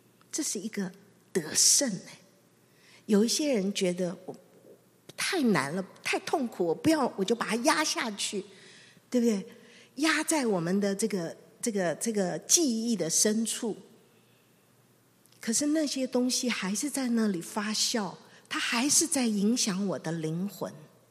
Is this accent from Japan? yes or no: no; China; 我们中国人不好意思啊，有时候也讲不出来啊